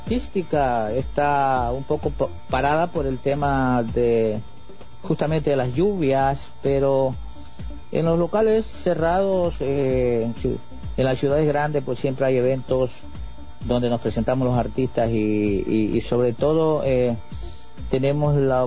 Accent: Guayaquil, Guayas, Ecuador; nosotros como ecuatorianos y como guayaquileños estamos acostumbrados a este clima.

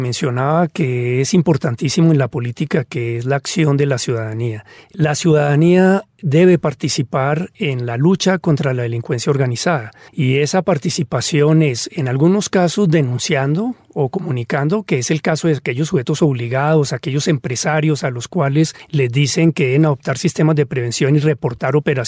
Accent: Colombia; Yo siempre he dicho como colombiano

